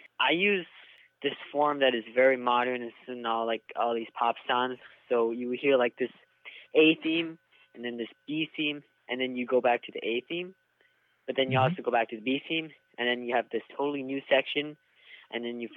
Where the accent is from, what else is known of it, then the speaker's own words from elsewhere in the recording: Two Harbors, Minnesota, United States; And then my third CD … is, of course, about my hometown. Kind of just wanted to do a CD about, you know, where I live. And then my fourth CD … is just an expansion on the idea. So instead of doing my hometown, it's my home state.